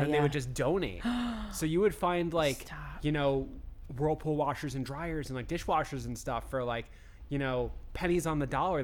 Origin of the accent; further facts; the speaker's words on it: Connecticut, United States; The one near where I grew up in Connecticut had a...